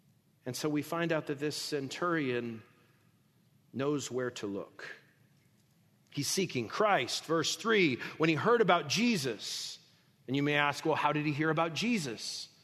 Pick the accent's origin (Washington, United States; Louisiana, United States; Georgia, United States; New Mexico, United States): New Mexico, United States; Albuquerque; also born or lived in Rapid City; I'm from Albuquerque, I would say. If you ask me where I'm from, what's my hometown? And you would shrink back in fear and trepidation. But that's not where I was born. I was born in Rapid City, South Dakota.